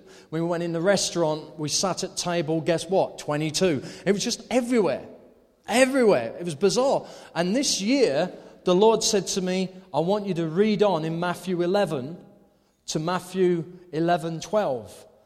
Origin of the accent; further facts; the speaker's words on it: United Kingdom; Surely not. We're British.